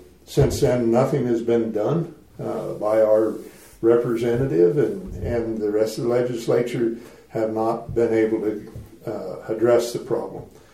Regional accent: Wyoming, United States; I was born and raised here in Johnson County. Okay. My parents and grandparents homesteaded out east of the interstate in 1918.

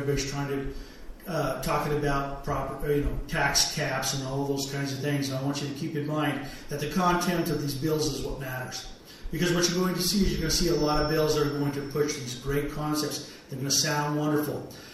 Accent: Wyoming, United States; I'm from Natrona County, House District 35.

